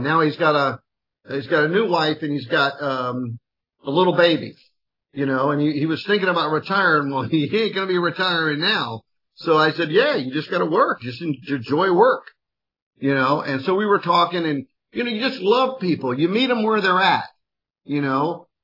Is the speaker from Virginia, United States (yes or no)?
no; Miami, Florida, United States; Cause I grew up down in Miami